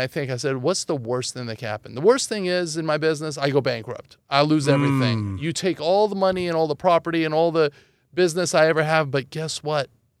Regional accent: Los Angeles, California, United States; also born or lived in Iran; Well, I grew up in Los Angeles. Mm-hmm. I was born in Iran.

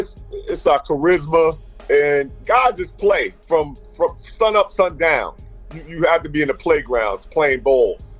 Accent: New York, United States; You know, just the culture of the game growing up in New York was awesome.

